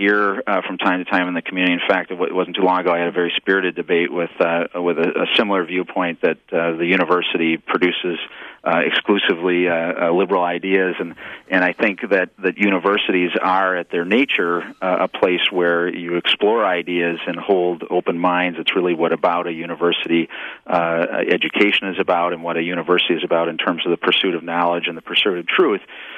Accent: Marinette, Wisconsin, United States; I grew up right in Marinette on the border between Michigan and Wisconsin

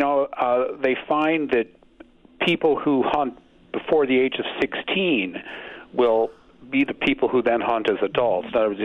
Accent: Minnesota, United States; I'm from Minnesota originally. I've actually spent time up in northern Wisconsin.

